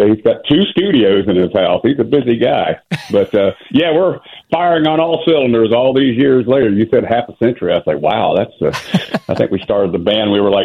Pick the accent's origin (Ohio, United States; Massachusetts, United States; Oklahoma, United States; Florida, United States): Florida, United States; Jacksonville; we came from Jacksonville, Florida, which is a Navy town.